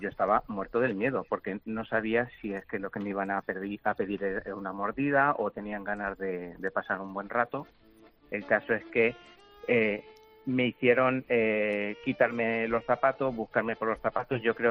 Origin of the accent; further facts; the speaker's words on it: Castilla-La Mancha, Spain; Pues yo primero decir que soy un fósforo manchego casado con una andaluza